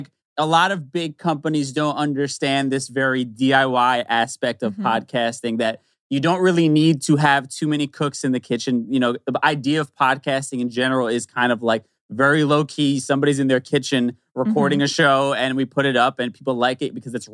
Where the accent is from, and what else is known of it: New York City, New York, United States; born or raised there; also born or lived in New Jersey